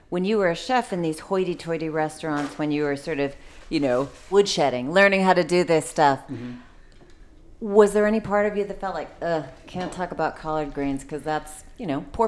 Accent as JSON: {"language": "English", "region": "New England", "country": "United States", "tie": "born or raised there", "said": "Todd, I grew up in New England."}